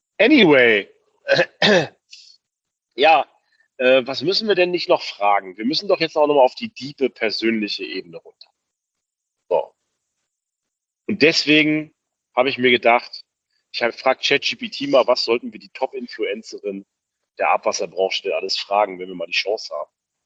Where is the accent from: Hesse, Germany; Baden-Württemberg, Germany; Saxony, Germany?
Baden-Württemberg, Germany; Mötzingen; Am 21.05. im Golfclub in Mötzingen treffen wir uns. Das ist in meiner Heimatstadt.